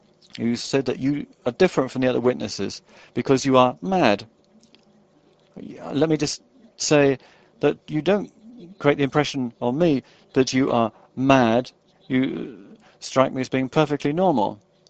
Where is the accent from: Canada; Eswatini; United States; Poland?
Poland; English is a second language; I come from Poland.